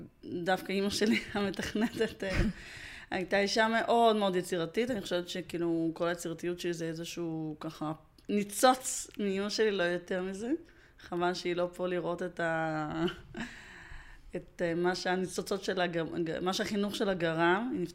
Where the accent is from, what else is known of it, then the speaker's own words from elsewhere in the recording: Riga, Latvia; now in Israel; נולדתי בריגה, בלטביה, ו... אז זה היה עוד חלק מברית המועצות